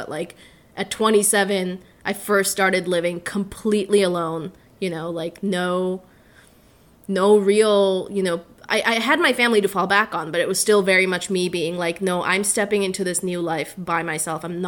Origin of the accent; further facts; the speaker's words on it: Bangladesh; now in Canada; I was born and raised in Bangladesh. We moved to a few places over my life until we reached Canada